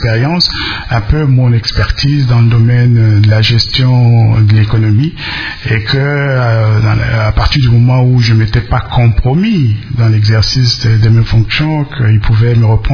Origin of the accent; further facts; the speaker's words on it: DR Congo; je reviens d'abord pour être présent parmi les miens, les 70 millions de Congolais qui sont chez nous en République démocratique du Congo.